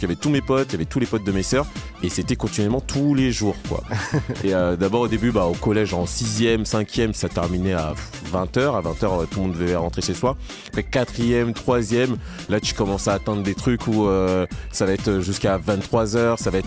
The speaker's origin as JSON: {"language": "French", "town": "Meudon", "region": "Île-de-France", "country": "France", "tie": "born or raised there", "said": "Moi, j'ai grandi à Meudon-la-Forêt, dans le 92. C'est le quartier populaire de Meudon. Dans ma famille, on est originaire de Côte d'Ivoire"}